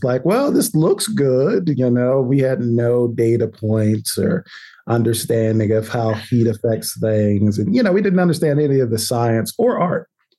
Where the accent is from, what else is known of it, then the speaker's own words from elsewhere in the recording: Washington, District of Columbia, United States; I grew up in D.C., actually. All my family still lives in D.C. or in PG County, Maryland.